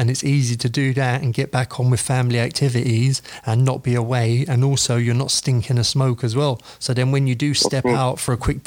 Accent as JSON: {"language": "English", "region": "London", "country": "United Kingdom", "tie": "born or raised there", "said": "I survived growing up in Northwest London."}